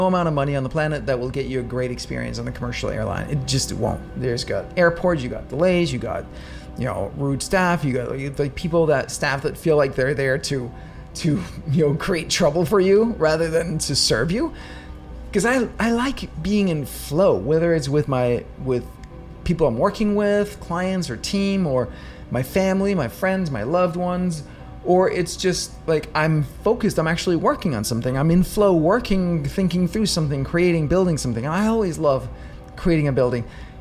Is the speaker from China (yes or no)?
no; Denmark; English is a second language; now in New York City, United States; I'm from Denmark. I live in America. I'm in New York City now. I'm about to move to the West Coast, to LA, Malibu.